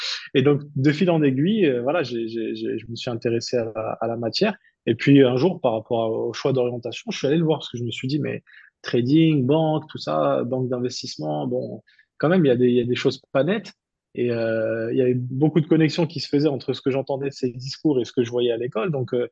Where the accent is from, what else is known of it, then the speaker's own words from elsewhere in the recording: Île-de-France, France; born there; 36 ans aujourd'hui. Je suis marié, deux enfants. Je suis né en région parisienne et j'y vis aujourd'hui.